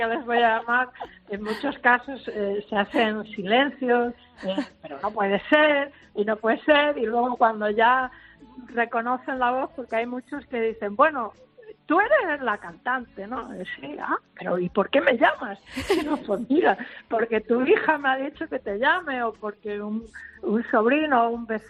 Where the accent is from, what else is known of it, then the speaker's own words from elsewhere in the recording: Galicia, Spain; siendo gallego